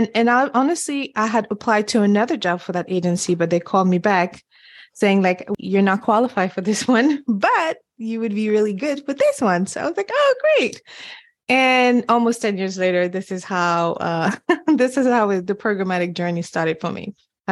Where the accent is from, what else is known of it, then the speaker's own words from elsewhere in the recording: Senegal; first language French; English is a second language; the only person that had an accent, you know, originally from Senegal. My first language is French.